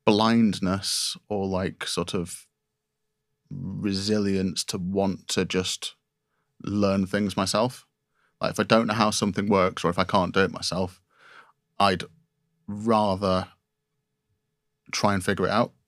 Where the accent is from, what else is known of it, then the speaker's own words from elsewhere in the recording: Manchester, North West England, United Kingdom; I was sort of, as a Mancunian, I was always disappointed that I never got the opportunity to really experience